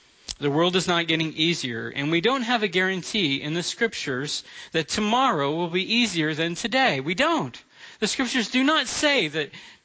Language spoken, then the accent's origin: English; Florida, United States; I know in my home state, Florida, it was a really hard year for them.